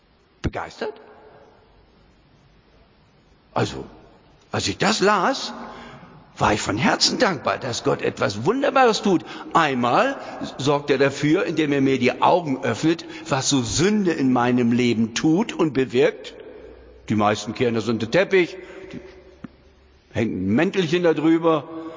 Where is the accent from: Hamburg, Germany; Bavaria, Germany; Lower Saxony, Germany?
Lower Saxony, Germany; Aurich; ich bin ja in Aurich groß geworden.